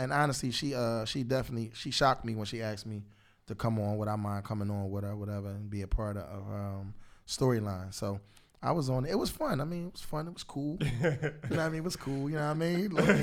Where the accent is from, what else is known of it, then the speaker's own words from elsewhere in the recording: Philadelphia, Pennsylvania, United States; I'm on the West Coast. I'm from North Philly.